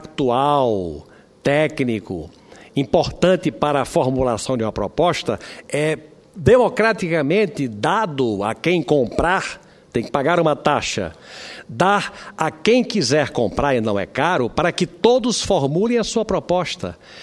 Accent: Brazil; eu, como brasileiro

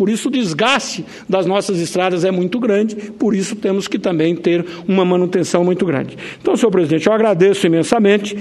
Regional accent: Rondonópolis, Mato Grosso, Brazil; nós tivemos lá na minha cidade, Rondonópolis

